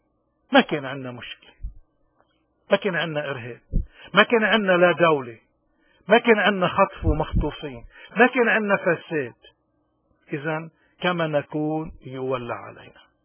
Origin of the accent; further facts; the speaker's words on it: Lebanon; ونحن كلبنانيين اليوم لأي مذهب انتمينا